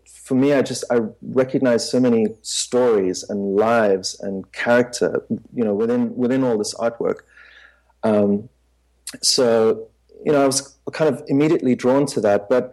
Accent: South Africa; moved away as an adult; also born or lived in Dublin, Ireland; now in New York, United States; So, yeah, born and raised in South Africa. Moved to Dublin after I'd finished university. And then whilst I was living in Dublin, had the opportunity to finish my film school studies here in New York. So I've been based in New York ever since.

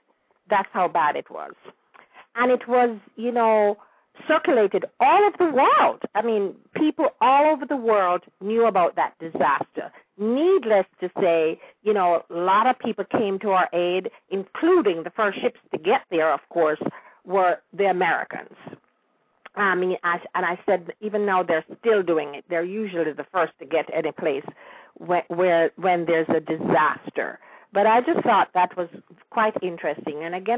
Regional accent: Kingston, Surrey, Jamaica; I was raised in Kingston, how they would get dressed up in hats and gloves if they were going to a garden party.

